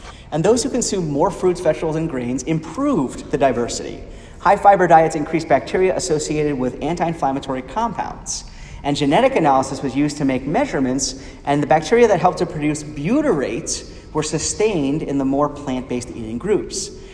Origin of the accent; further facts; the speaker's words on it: New York, United States; when I grew up in New York, I was always worried that my own family would develop breast cancer